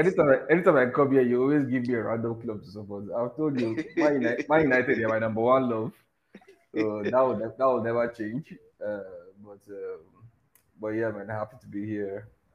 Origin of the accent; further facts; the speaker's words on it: Nigeria; I'm a Nigerian, so American football is fairly new to us around here.